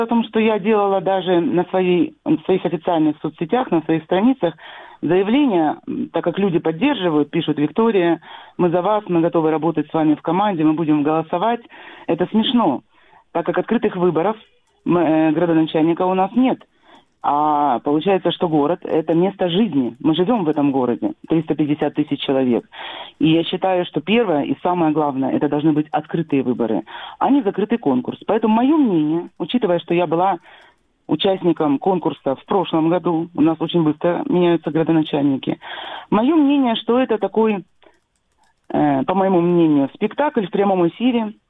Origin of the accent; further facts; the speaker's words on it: Simferopol, Crimea, Ukraine; Я тоже коренная симферополька. Здесь живу я